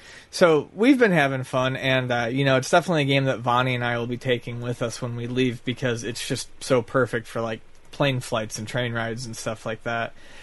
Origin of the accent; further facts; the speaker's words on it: Buffalo, New York, United States; Yeah, I'm from Buffalo.